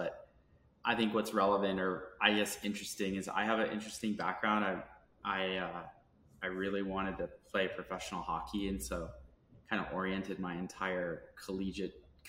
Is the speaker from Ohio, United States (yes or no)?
yes; Youngstown, Ohio, United States; No, I grew up in Youngstown, Ohio.